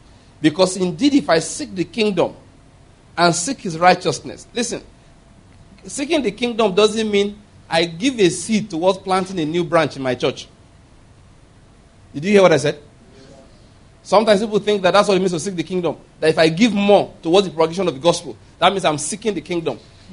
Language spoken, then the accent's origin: English; Anambra, Nigeria; because I am from Anambra State, I cannot marry the brother that is from Enugu State.